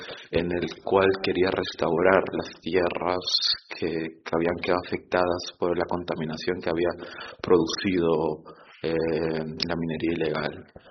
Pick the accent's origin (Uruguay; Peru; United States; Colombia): Peru; Madre de Dios; Nosotros somos de una ciudad que se llama Madre de Dios, que es la capital de la biodiversidad de Perú